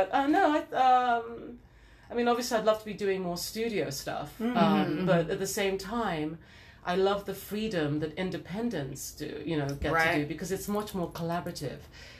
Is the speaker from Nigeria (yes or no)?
yes; Nigeria; I mean, I'm actually Nigerian. I'm actually African.